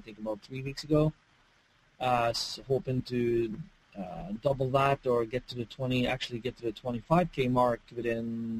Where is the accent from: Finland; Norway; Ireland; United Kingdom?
Norway; now in San Francisco, United States; live in San Francisco. I'm from Norway